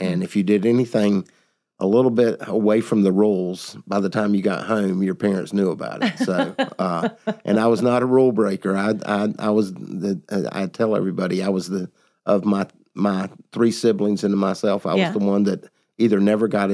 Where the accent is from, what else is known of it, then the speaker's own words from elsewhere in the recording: Davidson, North Carolina, United States; also born or lived in Joanna, South Carolina; Well, actually, I was born in Joanna, South Carolina, while my dad was finishing college at Presbyterian after the Korean War.